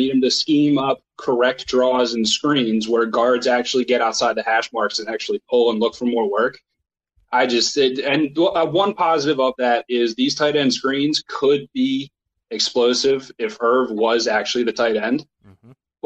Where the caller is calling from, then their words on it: Philadelphia, Pennsylvania, United States; The mean streets of Philadelphia.